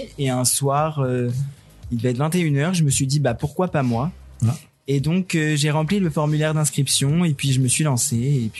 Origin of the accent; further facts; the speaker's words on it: Tonnerre, Bourgogne-Franche-Comté, France; Je suis originaire de Tonnerre, donc dans l'Yonne, une ville de Bourgogne.